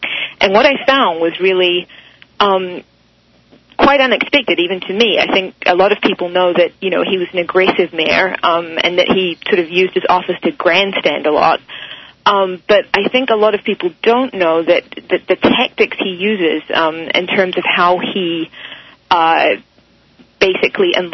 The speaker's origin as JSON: {"language": "English", "country": "New Zealand", "said": "I'm a Kiwi, but I did actually live in New York for a couple of years."}